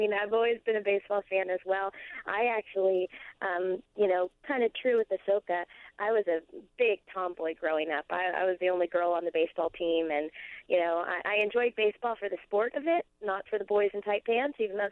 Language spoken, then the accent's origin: English; Orlando, Florida, United States; growing up in Orlando, Florida, and having a parent that worked at Disney World, it was just a part of my childhood.